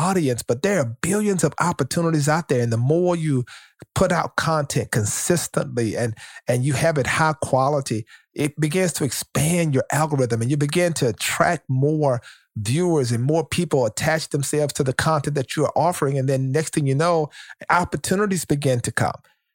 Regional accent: Shreveport, Louisiana, United States; I'm telling the story about growing up in Shreveport, Louisiana, and what it was like and how it impacted me.

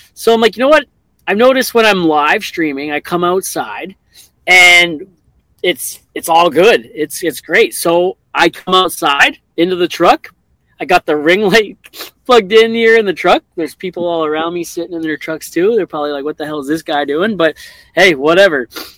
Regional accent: Canada; I didn't. I'm Canadian, man.

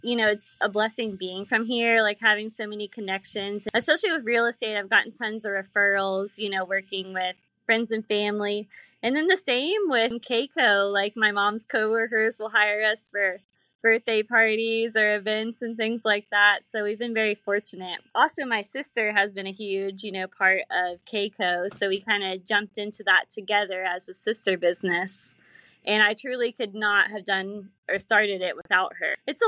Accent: Tallahassee, Florida, United States; So I was born and raised in Tallahassee.

